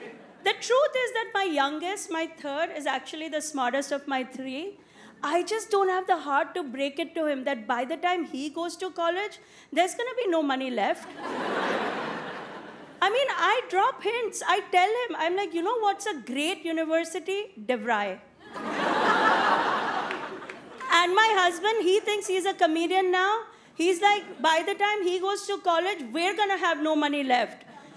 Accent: India; And now that I'm an Indian auntie, by the way, shout out to all my Indian aunties.

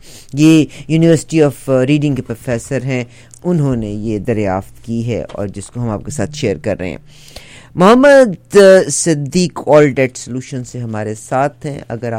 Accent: Pakistan; now in Canada; اب یہ انڈیا والے مائنڈ نہ کریں, میں پاکستانی ہوں اور میں کینیڈین ہوں آف کورس

